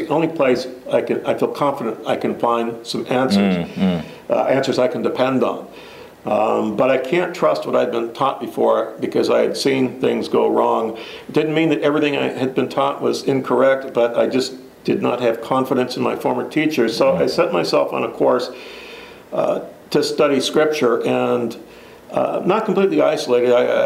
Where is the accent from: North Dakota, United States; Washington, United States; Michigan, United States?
Washington, United States; Seattle; Well, I was born and raised in Seattle, probably the last remaining native-born son. Everybody else is from someplace else.